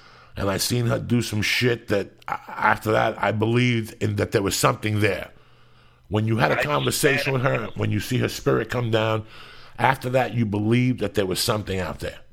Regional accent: Union City, New Jersey, United States; You know, we grew up in Union City

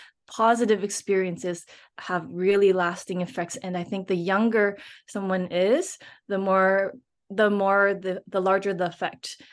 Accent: Canada; born there; first language Cantonese; English is a second language; when I was younger, I didn't speak any English. My parents exclusively spoke to me in our native tongue, which was Cantonese, even though I was born in Canada.

